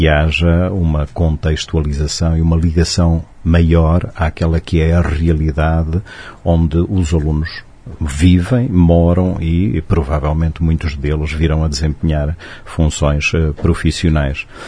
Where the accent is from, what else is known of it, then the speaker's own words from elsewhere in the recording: Portugal; also born or lived in Brasília; Portugal, não é? O meu país de origem. Estive também no Brasil, morei aqui no Brasil, em Brasília, durante 2 anos, de 2015 a 2017